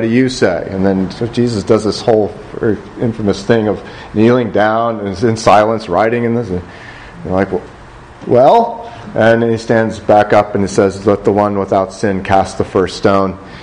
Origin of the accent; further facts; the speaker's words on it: United States; for myself as an American sort of socially in that context